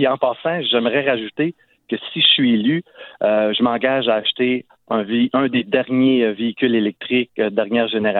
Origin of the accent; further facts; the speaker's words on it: Gatineau, Quebec, Canada; Moi, je suis né à Gatineau, j'ai grandi à Gatineau, je connais plusieurs enjeux dans cette municipalité.